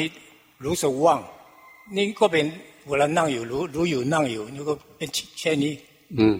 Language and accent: Thai; Taiwan; Thai is a second language; now in Thailand; ผมเป็นคนไต้หวันมาเมืองไทยเป็นปะปะมา10ปีแล้ว